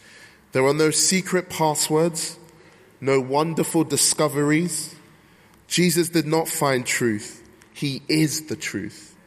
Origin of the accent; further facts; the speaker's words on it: Nigeria; I'm from Nigeria. My parents are from Nigeria. And in the meantime, I'm learning Yoruba.